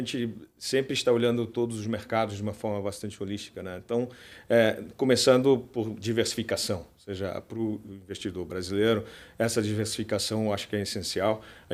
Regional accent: Portugal; also born or lived in Brazil; Eu sou português de origem, a minha esposa é espanhola e os meus filhos nasceram no Brasil. Eu tive a oportunidade de viver no Brasil quase 7 anos

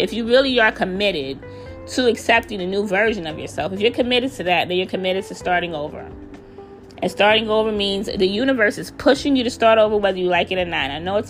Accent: New York, United States; It is not in New York. I'm from New York, but it's not here because it's too loud and noisy.

